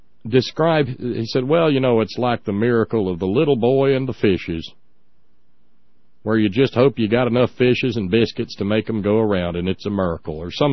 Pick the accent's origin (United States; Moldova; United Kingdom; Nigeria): United States; Alabama; born or raised there